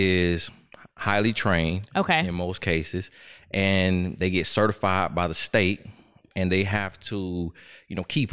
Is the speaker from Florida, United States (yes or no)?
yes; Florida, United States; accent: country twang; I am raised in Polk County, Florida, but my grandmother is from Alabama.